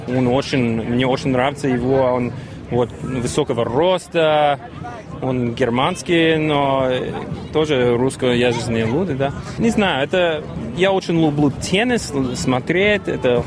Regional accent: Australia; born there; Russian is a second language; also born or lived in United States; Я родился здесь, в Австралии, и играл здесь, и потом мы переехали в Америку, тоже играл там.

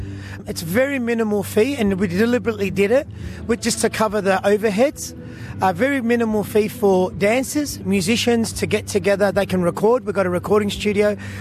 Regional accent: Melbourne, Victoria, Australia; being born and raised in Melbourne and being attached to numbers and age, the best advice I ever got

